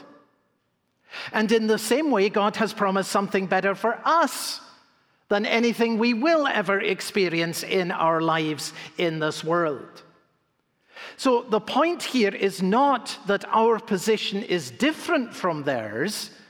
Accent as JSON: {"language": "English", "town": "Edinburgh", "region": "Scotland", "country": "United Kingdom", "tie": "born or raised there", "said": "growing up in Edinburgh, Scotland as a child."}